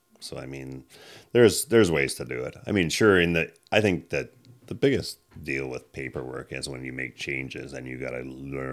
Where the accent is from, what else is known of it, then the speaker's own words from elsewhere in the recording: British Columbia, Canada; I mean, I'm from the Fraser Valley. You don't build an outhouse there without an inspection, right?